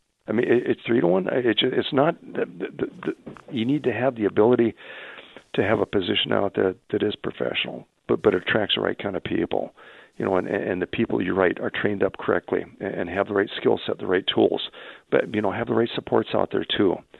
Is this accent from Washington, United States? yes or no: yes; Renton, Washington, United States; When I grew up in the Renton Highlands between that and Issaquah, I mean, we were you know, a blue collar town